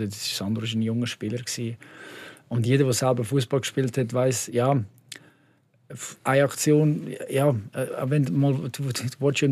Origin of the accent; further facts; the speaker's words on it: Brugg, Aargau, Switzerland; Weil ich bin ja aus Brugg, eigentlich, ja, jeder in Brugg war GC-Fan.